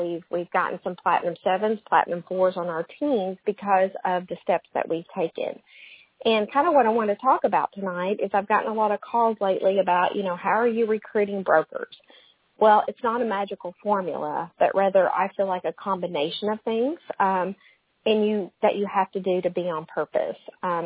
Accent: Kentucky, United States; we were living out in Texas where we had family but not as many resources since I'm from Kentucky.

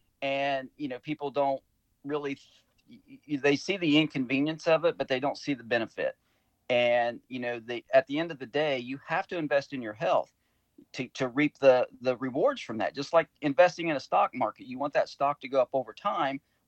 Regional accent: Ohio, United States; moved away as an adult; Many of our family members had moved away. We just happened to have been born and raised in Ohio. And we were like, why are we still here?

